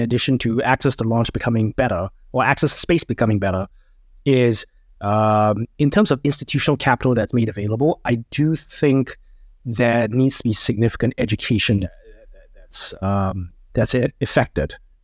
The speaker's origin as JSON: {"language": "English", "country": "Singapore", "said": "So I'm from Singapore"}